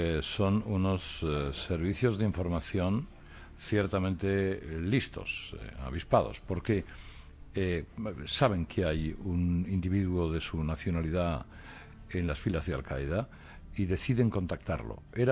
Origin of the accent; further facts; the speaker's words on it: Spain; como yo soy un ciudadano español.